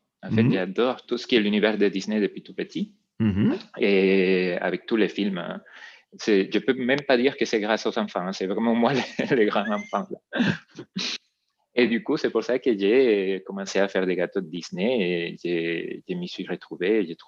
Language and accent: French; Venezuela; moved away as an adult; now in France; fait déjà un peu plus de 15 ans qu'on habite ici en France, même si le sang est toujours là. Mmh. Mais on, en fait, on est parti du Venezuela pour compléter, finir nos études ici.